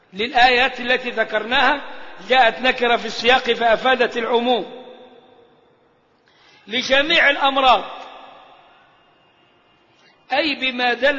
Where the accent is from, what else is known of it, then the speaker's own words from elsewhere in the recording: Egypt; احنا عندنا هنا كمصريين نقول فلان بعافية شوية